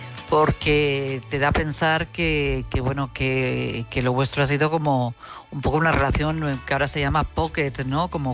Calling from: Madrid, Community of Madrid, Spain; de Madrid.

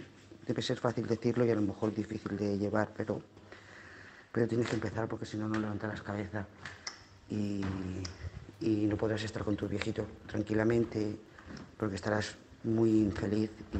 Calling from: Lloret de Mar, Catalonia, Spain; de Lloret de Mar.

